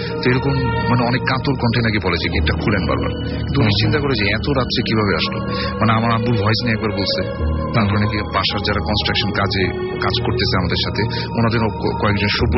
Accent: Dhaka, Dhaka Division, Bangladesh; পুরান ঢাকা থেকে এসেছি

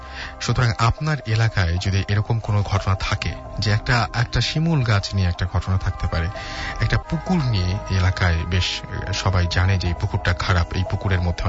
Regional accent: Ulipur, Rangpur Division, Bangladesh; আমাদের বাড়ি কুড়িগ্রাম ডিস্ট্রিক্টের উলিপুর থানায়।

